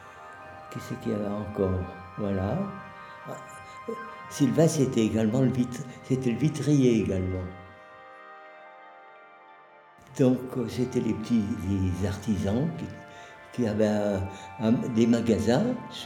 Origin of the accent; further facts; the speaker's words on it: Annecy, Auvergne-Rhône-Alpes, France; born there; accent: Savoyard; je vais avoir 91 ans cette année. Je parle comme à la Savoie. Hein. Ah ben, je suis né à Annecy.